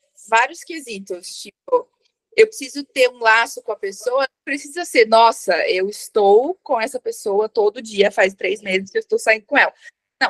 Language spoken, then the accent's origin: Portuguese; Ribeirão Preto, São Paulo, Brazil; accent: interior (R puxado); Eu sou do interior, né? Dá pra perceber pelo R puxado.